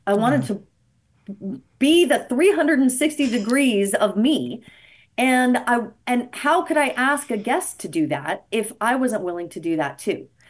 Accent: Idaho, United States; I come from I'm from Idaho, like six generations from Idaho.

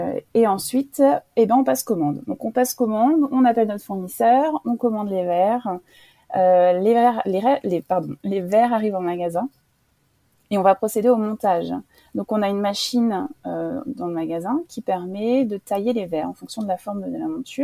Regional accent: Reims, Grand Est, France; born there; j'avais décidé de le faire dans ma ville natale, parce que je suis née à Reims.

